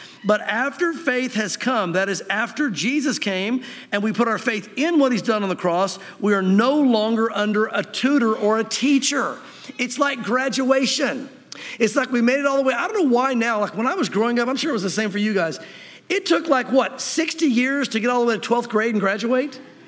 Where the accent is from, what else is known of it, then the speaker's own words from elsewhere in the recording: the South, United States; growing up in the South, I remember as an unbeliever going to church, a religious unbeliever.